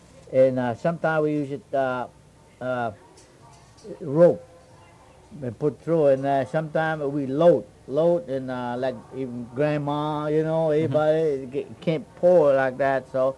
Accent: Everglades, Florida, United States; And I'm from Everglades, but it's a Miccosukee Tribe reservation now, but before it just open place and... So we were hunting and everything.

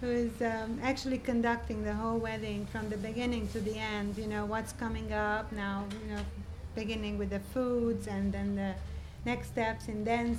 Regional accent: Transylvania, Romania; Actually, where I grew up in Transylvania, I remember being a child invited to these weddings.

